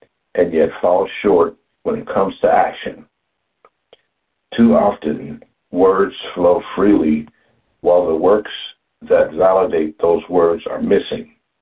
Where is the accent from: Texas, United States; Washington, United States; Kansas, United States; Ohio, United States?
Ohio, United States; Lincoln Heights; I come to you from Lincoln Heights, Ohio